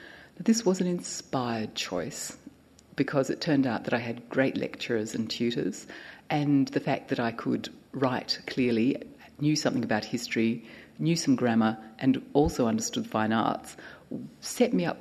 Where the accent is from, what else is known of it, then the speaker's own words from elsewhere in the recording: Perth, Western Australia, Australia; born there; I was born in Perth in 1959